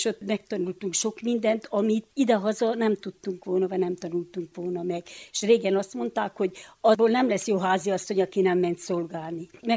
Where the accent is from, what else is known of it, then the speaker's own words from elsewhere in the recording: Kápolnás, Romania; also born or lived in Bucharest / Satu Mare; Itt értem a gyerekkoromat, itt is születtem, és itt nőttem fel.